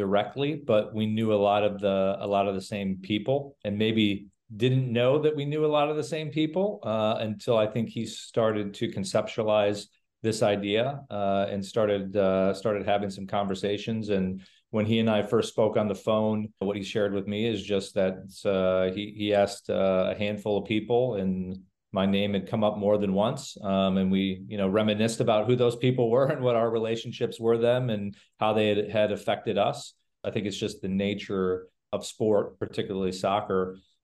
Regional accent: Chicago, Illinois, United States; moved away as an adult; now in St. Louis, United States; Obviously, growing up in Chicago, and as I mentioned, you know, where my first contacts came through a former coach.

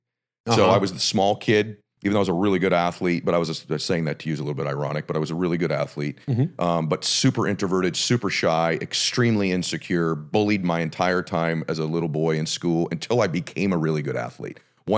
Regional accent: Diamond Bar, California, United States; I grew up like lower middle class, I would say.

